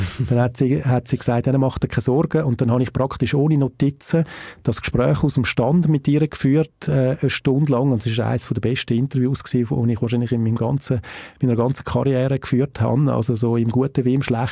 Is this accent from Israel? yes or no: no; Winterthur, Zurich, Switzerland; Ich komme ja aus einer Arbeiterfamilie. Mein Vater war Arbeiter gsi, der Sulzer. Bin zu Winterthur aufgewachsen